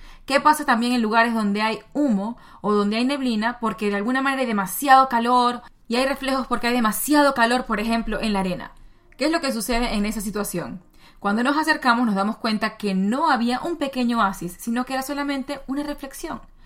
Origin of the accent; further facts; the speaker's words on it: Maracaibo, Zulia, Venezuela; Yo, que vengo de Maracaibo, y las chicas de Maracaibo tenemos esta fama de que somos bastante fuertes